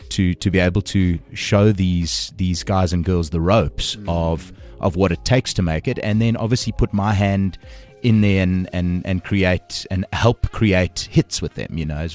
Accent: South Africa; We as South African artists appreciate it beyond measure.

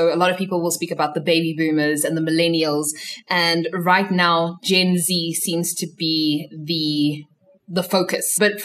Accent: South Africa; also born or lived in Zimbabwe; I was born in Zim, raised in South Africa.

